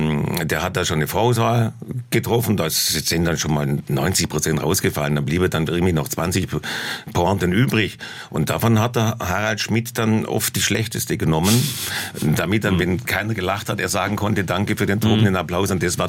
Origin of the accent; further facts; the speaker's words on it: Germany; Aber das tue ich als deutscher Komiker ein bisschen schwer, die Welt zum Lachen zu bringen.